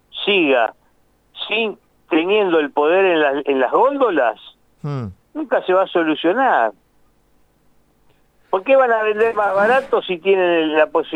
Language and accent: Spanish; Argentina; Lo digo así tristemente, lo digo como un argentino que le duele lo que pasa